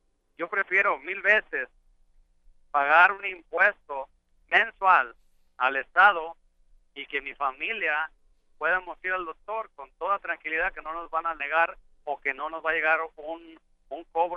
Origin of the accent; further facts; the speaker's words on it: Mexico; now in California, United States; Yo tengo aquí desde que llegué de México, yo no me voy de California, no me pienso mover de California